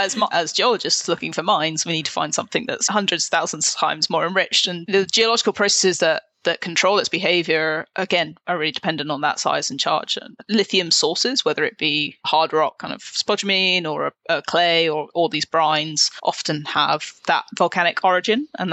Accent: England, United Kingdom; now in Vancouver, Canada; I currently live in Vancouver, but as the accent says, I'm from the UK originally. I grew up just outside of London

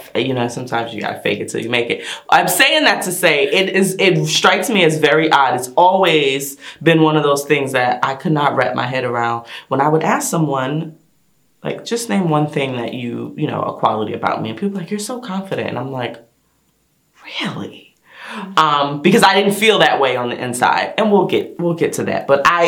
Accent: New Jersey, United States; now in Atlanta, United States; And I am originally from New Jersey, and I've been here in the metro Atlanta area for, oh my goodness, next month will be 12 years.

